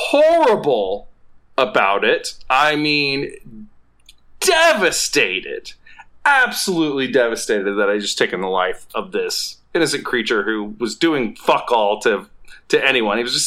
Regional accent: Atlanta, Georgia, United States; also born or lived in Tennessee / Alabama; So I grew up in Atlanta, did a little time in Tennessee for high school, went to college in Alabama.

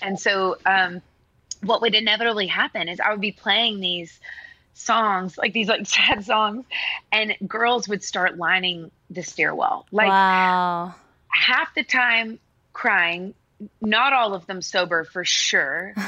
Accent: Nashville, Tennessee, United States; I grew up in Nashville in studios. My dad's a producer.

